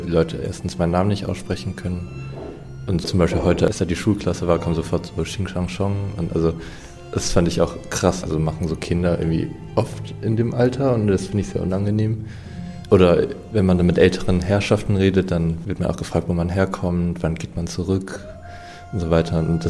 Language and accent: German; North Rhine-Westphalia, Germany; also für meine Eltern ist ihre Heimat in Taiwan und meine Heimat ist vielleicht irgendwo zwischen Köln und Düsseldorf